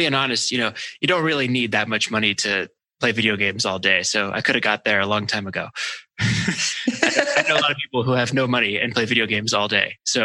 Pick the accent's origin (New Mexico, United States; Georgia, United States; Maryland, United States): Maryland, United States; It's right near my hometown in Maryland.